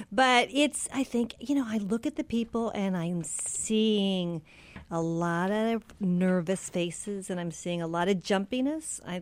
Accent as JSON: {"language": "English", "region": "California", "country": "United States", "lives_now": "New York, United States", "said": "Sort of. I'm a New Yorker by way of California."}